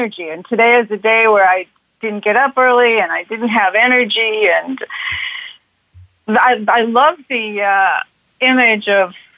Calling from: St. Paul, Minnesota, United States; from St. Paul, Minnesota.

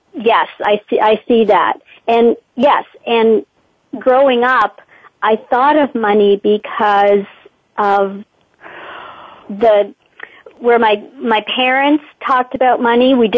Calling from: Oakville, Ontario, Canada; I am calling you from Oakville, Ontario, Canada.

